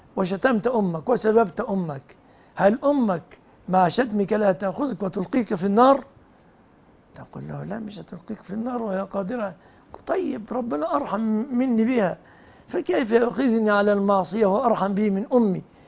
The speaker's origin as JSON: {"language": "Arabic", "country": "Egypt"}